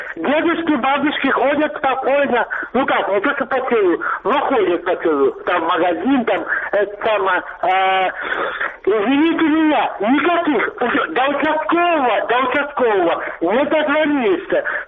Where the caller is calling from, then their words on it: Luhansk Oblast, Ukraine; Луганская область.